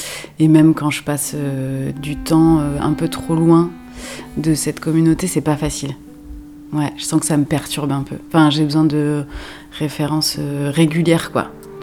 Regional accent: Montpellier, Occitanie, France; also born or lived in Larzac; je suis originaire de vers Montpellier, entre Montpellier et Larzac quoi. C'était un milieu très rural. En fait en vrai j'ai grandi à Montpellier dans un squat jusqu'à mes 6-7 ans.

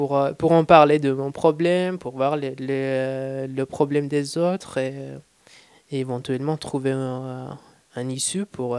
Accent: Iran; now in France; Quand je suis sorti d'Iran, je sentais que c'était un peu à la mode. Et quand je suis arrivé en France, je me trouvais avec une nouvelle culture

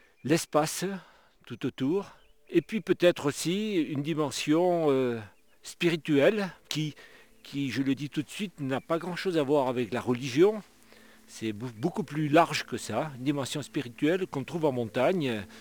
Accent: Bayonne, Nouvelle-Aquitaine, France; J'ai vécu mon enfance à Bayonne, donc dans le sud-ouest, proche de la mer

